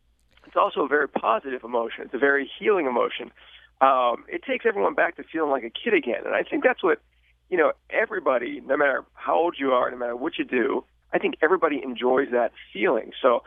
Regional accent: Pittsburgh, Pennsylvania, United States; I was traveling around my hometown of Pittsburgh doing a lot of shows

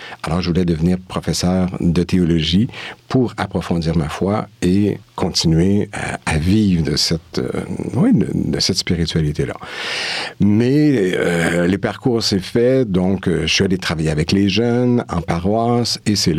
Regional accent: Quebec, Canada; now in Switzerland; Alors, je viens du Québec, ça fait 7 ans que je suis en Suisse.

